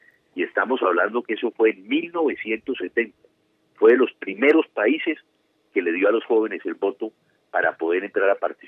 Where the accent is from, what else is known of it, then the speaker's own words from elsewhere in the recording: Colombia; el país salió a demostrar lo que somos los colombianos.